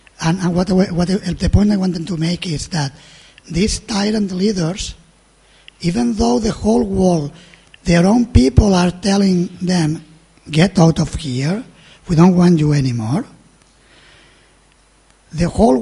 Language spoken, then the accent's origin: English; Spain; Maybe we will have again Belgian francs and pesetas. I'm from Spain.